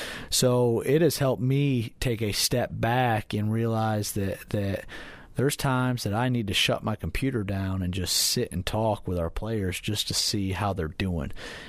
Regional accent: New York, United States; I grew up in New York, and I'm actually going there this weekend.

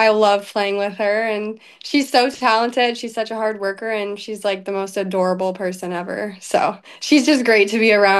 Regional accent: Canada; now in United States; Growing up being Canadian as an athlete, it's kind of like some athletes do want to stay in Canada

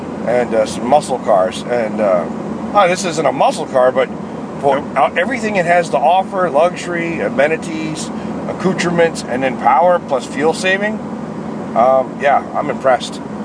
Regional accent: Pennsylvania, United States; I mean, I grew up in Pennsylvania and shit, I never made it to Ohio.

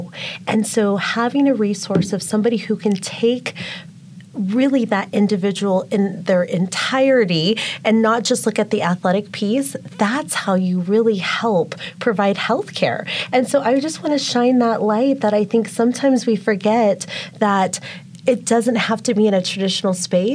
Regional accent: Nevada, United States; I can share someone who's lived in this, born and raised in Nevada

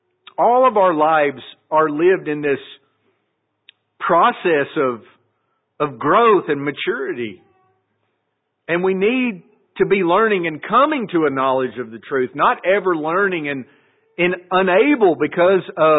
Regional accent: Alabama, United States; it hurts me because I'm from Alabama. And I had a front row seat growing up for what he's talking about in his speech. And I wasn't born until 11 years after he said these things.

